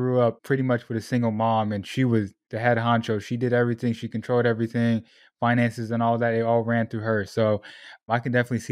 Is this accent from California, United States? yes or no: yes; Sacramento, California, United States; also born or lived in Portland, Oregon; I was born in Southern California, moved to Portland, Oregon, where there are even less Puerto Ricans out there. And then on my 13th birthday, I was in a U-Haul driving to Sacramento, California. And that's where I tell people that's where I grew up